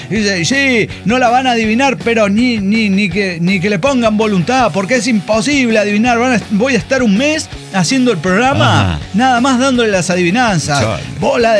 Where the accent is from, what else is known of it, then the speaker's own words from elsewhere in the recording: Argentina; Soy un chabón de Argentina, estoy llamando por el concurso.